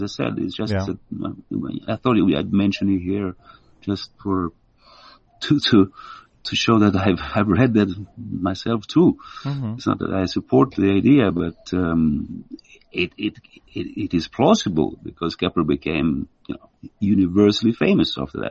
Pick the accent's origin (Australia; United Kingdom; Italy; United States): Italy; English is a second language; She said, "Where are you from?" "I'm from Italy."